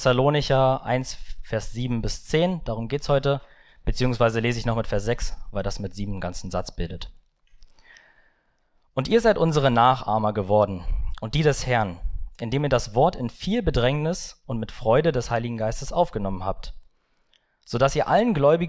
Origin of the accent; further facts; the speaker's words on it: Brandenburg, Germany; ich bin 21 Jahre alt und damit ihr mich örtlich ein bisschen einordnen könnt, ich komme aus Brandenburg, habe ein Berliner Kennzeichen und wohne aktuell in Niedersachsen.